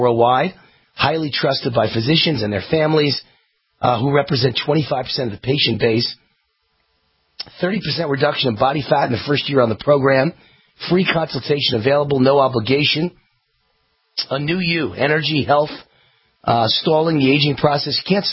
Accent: Mount Vernon, New York, United States; Born in Mount Vernon, New York, and my family's house, my mom and dad were in Mount Vernon.

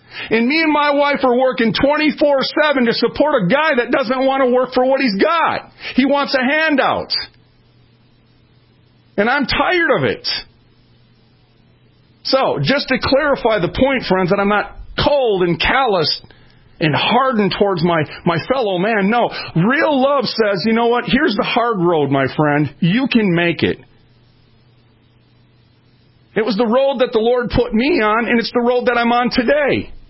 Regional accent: Minneapolis, Minnesota, United States; I was raised in North Minneapolis. I moved 37 times.

